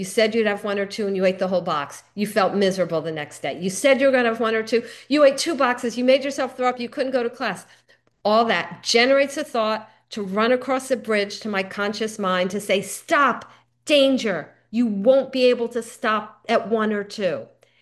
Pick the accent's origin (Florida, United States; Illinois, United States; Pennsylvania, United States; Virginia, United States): Florida, United States; Miami; I grew up in Miami, suntan city.